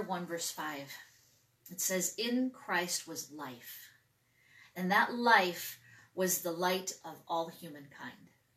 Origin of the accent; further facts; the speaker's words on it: Elto, Wisconsin, United States; the one that I remember growing up in Elto, Wisconsin, at the church there.